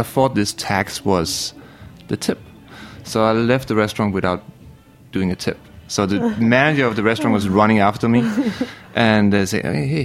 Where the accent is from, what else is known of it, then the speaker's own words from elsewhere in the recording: Denmark; accent: strong Danish; English is a second language; because of my strong accent, he asked me where I'm from. I was saying, I'm from Denmark.